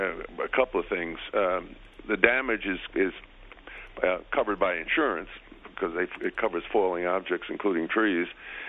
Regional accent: Oceanside, California, United States; I'm from Oceanside, so I know your area pretty well, so I know where you are.

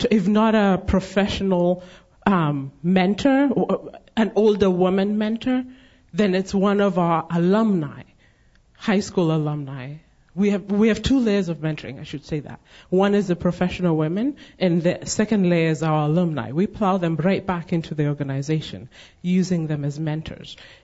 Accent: Kenya; Okay, I'm from Kenya.

